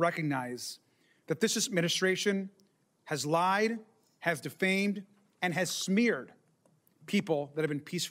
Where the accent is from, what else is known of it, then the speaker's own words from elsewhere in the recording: California, United States; like back in my home state of California